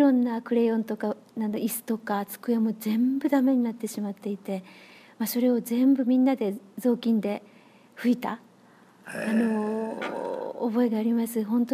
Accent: Gifu, Japan; 本当私が幼い子供の時にもふるさとの岐阜県の長良川が決壊したので

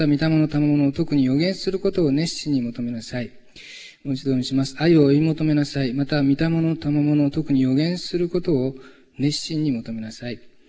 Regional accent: Fukuoka, Japan; 福岡から来ました

